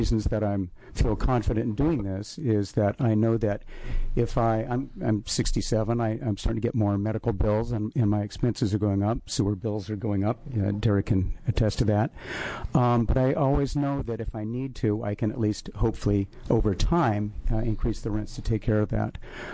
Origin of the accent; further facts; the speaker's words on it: Bend, Oregon, United States; I'm from Bend, Oregon. I'm a landlord